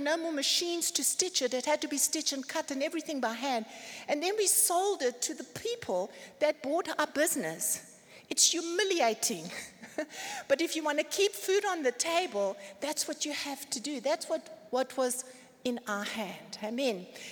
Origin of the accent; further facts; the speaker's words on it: Cape Town, Western Cape, South Africa; moved away; And as I said, we came from Cape Town. And the cost of living in the 90s, I don't know about now, so it's almost 30 years we've been here